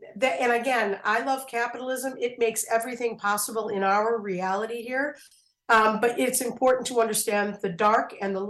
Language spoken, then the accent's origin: English; Gary, Indiana, United States; One of the conditions that I had to study was the fact that I was from Gary, Indiana.